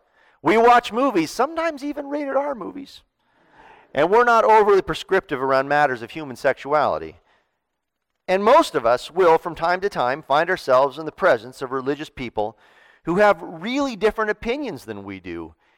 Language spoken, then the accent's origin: English; Mendocino, California, United States; This is not Santa Cruz or Berkeley or my hometown of Mendocino